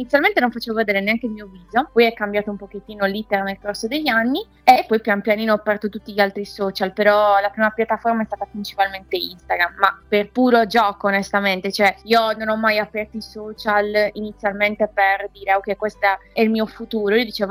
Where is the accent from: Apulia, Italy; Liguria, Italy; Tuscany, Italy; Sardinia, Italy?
Sardinia, Italy; Cagliari; perché io sono fiera di essere sarda e sono di Cagliari